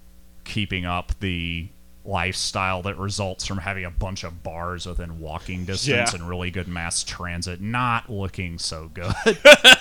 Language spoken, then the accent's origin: English; the South, United States; I grew up in the South